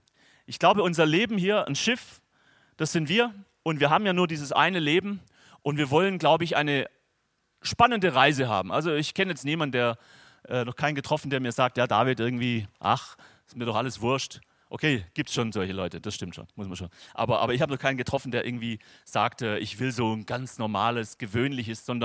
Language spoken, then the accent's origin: German; Germany; Ja, ich bin Deutscher, man lacht nicht.